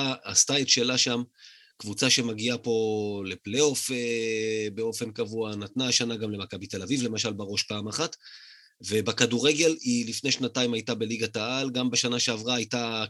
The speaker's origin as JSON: {"language": "Hebrew", "town": "Rishon LeZion", "region": "Central District", "country": "Israel", "tie": "born or raised there", "said": "היא עיר שתמיד צחקתי עליה בתור ילד שגדל בראשון"}